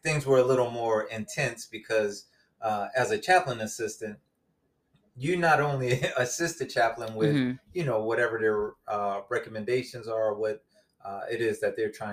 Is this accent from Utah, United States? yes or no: no; Camden, New Jersey, United States; I'm originally from Camden, New Jersey. If most of you know that area, it's a bit rough.